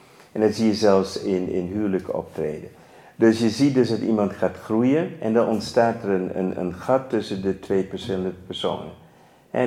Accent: Netherlands; moved away; Dus ik ben uit Nederland weggetrokken.

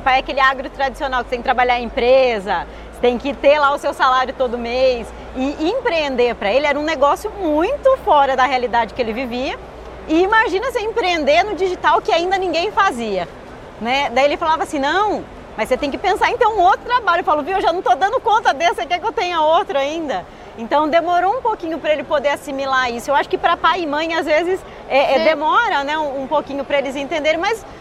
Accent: São Paulo, Brazil; also born or lived in Mato Grosso do Sul; eu sou lá do estado de São Paulo, apesar de ter nascido no Mato Grosso do Sul, eu passei toda a minha infância no estado de São Paulo, que meu pai trabalhava no setor sucro energético.

